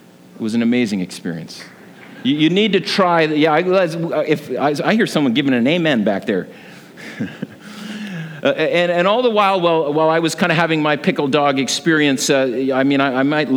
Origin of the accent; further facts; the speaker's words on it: Kelowna, British Columbia, Canada; I mean, I know we're from Kelowna